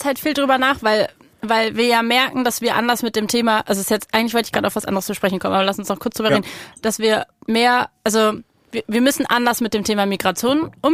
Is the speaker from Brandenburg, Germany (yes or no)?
no; Berlin, Germany; weil ich bin ja in Berlin aufgewachsen